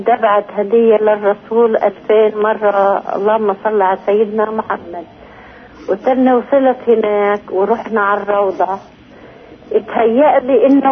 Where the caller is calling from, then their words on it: Beitunia, West Bank, Palestine; أنا من بتونيا.